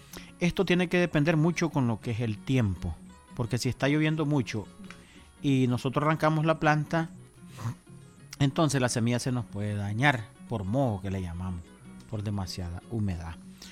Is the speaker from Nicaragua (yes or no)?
yes; Nicaragua; Como los nicaragüenses, que tanto nos gusta.